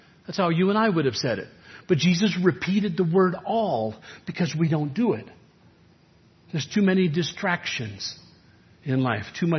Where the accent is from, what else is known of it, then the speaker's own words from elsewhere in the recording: New York City, New York, United States; I was born in New York City, raised, went to college in New York City.